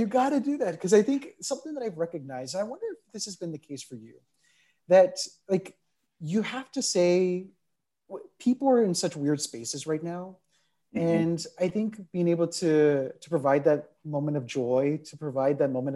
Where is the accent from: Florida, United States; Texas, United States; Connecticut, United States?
Texas, United States; I grew up in Texas, and I'm definitely that person who considers Texas the South. I know not many people do. Texas is the South. I say y'all like anybody else.